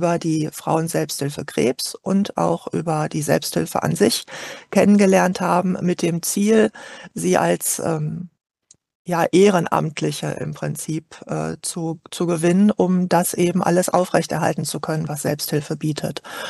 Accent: Dortmund, North Rhine-Westphalia, Germany; ich komme aus Dortmund

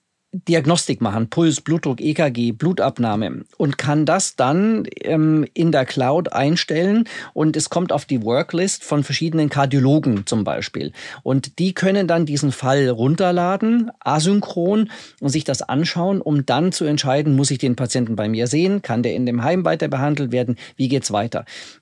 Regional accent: Bavaria, Germany; ich komme selbst aus dem Allgäu und meine Eltern leben da noch

